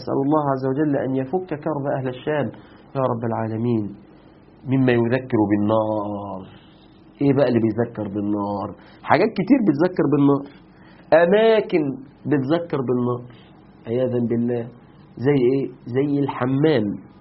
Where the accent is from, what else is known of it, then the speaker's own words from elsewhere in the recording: Egypt; عندنا في مصر ما شاء الله ما شاء الله، علشان يعني نفتخر ان احنا بنضيع شباب وبنات البلد